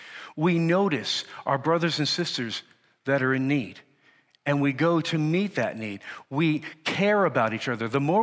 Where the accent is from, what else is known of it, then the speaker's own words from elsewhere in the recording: Lancaster, Pennsylvania, United States; born there; Actually, he was in Gettysburg, and I was born in Lancaster, Pennsylvania.